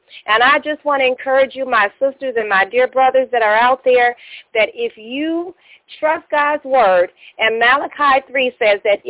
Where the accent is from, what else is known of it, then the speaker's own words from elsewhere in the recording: Chicago, Illinois, United States; now in Brooklyn, United States; I still have my original Chicago number, though I'm certainly from Chicago.